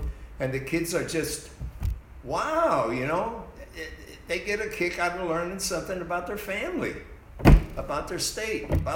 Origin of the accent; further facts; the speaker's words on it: Connecticut, United States; now in Tennessee, United States; what the hell do I know about Tennessee? I'm from Connecticut.